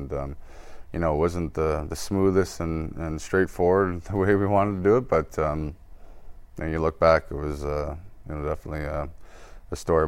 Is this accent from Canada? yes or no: yes; Orono, Ontario, Canada; from any Canadian kid growing up playing hockey